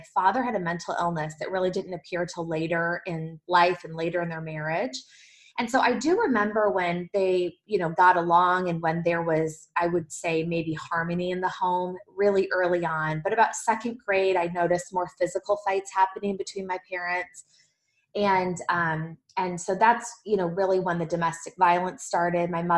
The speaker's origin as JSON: {"language": "English", "region": "Michigan", "country": "United States", "said": "I'm from Michigan and I assumed it was his high school ring"}